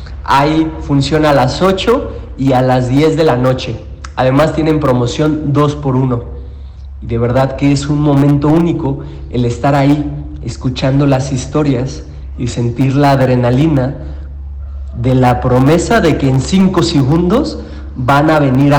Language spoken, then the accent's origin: Spanish; Guadalajara, Jalisco, Mexico; nuestra historia, nuestra identidad como tapatíos